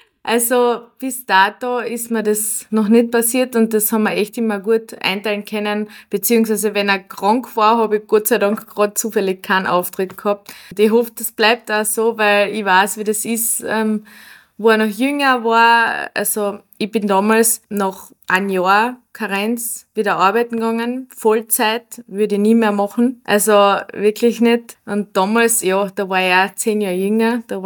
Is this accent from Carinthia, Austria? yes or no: yes; Villach, Carinthia, Austria; now in Burgenland, Austria; komme gebürtig aus Villach, lebe aber aktuell im Südburgenland.